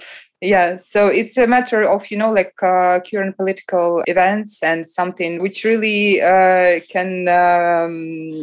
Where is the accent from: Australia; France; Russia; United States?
Russia; Saint Petersburg; English is a second language; It's about St. Petersburg, my hometown, and about, the process happening here in culture and in between the people.